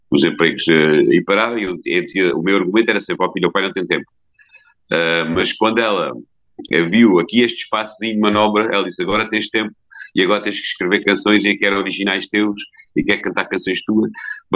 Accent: Évora, Alentejo, Portugal; Nasci no Alentejo, nasci em Évora, e por aqui vou-me mantendo. Gosto desta terra, gosto muito de passear, mas gosto sempre do regresso ao Alentejo. Sou alentejano mesmo de raiz.

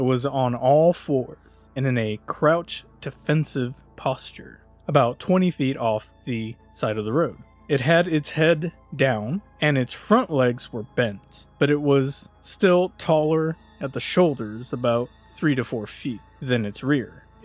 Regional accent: Texas, United States; moved away as an adult; also born or lived in California; I grew up in Texas and have deer hunted all over the state when I was younger. I moved to California for 17 years and lived adjacent to the National Forest

